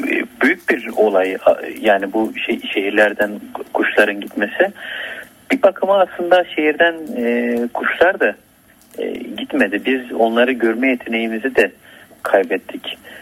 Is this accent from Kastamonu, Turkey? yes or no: no; Halfeti, Şanlıurfa, Turkey; Memleketimi söyledim, Halfeti diye.